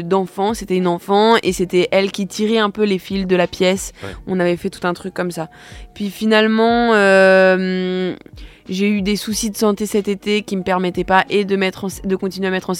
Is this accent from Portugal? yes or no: no; Nevers, Bourgogne-Franche-Comté, France; je viens de Nevers qui est une plus petite ville